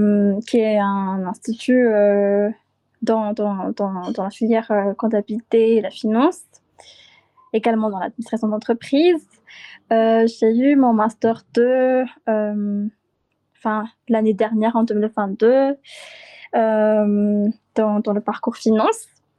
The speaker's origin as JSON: {"language": "French", "country": "Madagascar", "said": "je viens de Madagascar, j'ai 23 ans"}